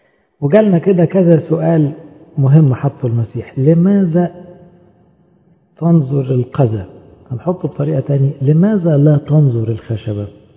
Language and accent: Arabic; Egypt; كان عندنا في مصر شعار اسمه إيه؟ انظر حولك.